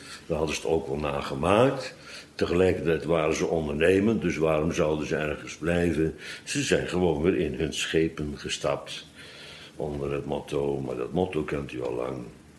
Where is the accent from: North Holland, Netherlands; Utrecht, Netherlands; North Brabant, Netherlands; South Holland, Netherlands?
South Holland, Netherlands; Bodegraven; Goed, ik kom uit Bodegraven.